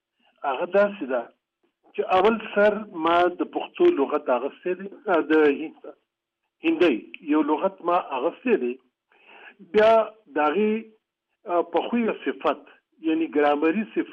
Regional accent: Barikot, Khyber Pakhtunkhwa, Pakistan; also born or lived in Swat; او څو وخت چې د پنځه شپږو میاشتو وم نو د سوات منګورې ته زموږ کډه راغله او زما شاوخوا د څلور پنځو کالو په عمر کې زموږ بیارانو تاریخي ښار بریکوټ ته نو ما خپل لومړني کلونه

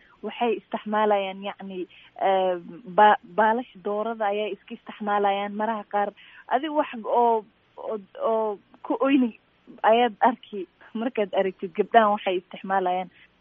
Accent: Mandera County, Kenya; waxaan ka imaaday dhinaca waqooyi bari, qaasatan Mandera.

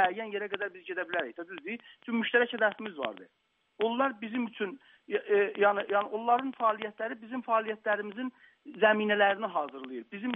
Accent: Iran; Ya sən özünü fəqət türk bilir deyəcə, mən türkəm. Amma eyni halda İranlıyam da.

